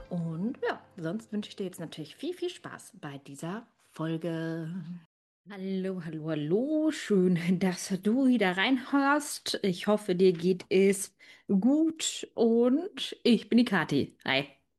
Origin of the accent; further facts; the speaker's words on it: Braunschweig, Lower Saxony, Germany; hey, wir sind aus Braunschweig, wir geben jetzt kein Trinkgeld, gell?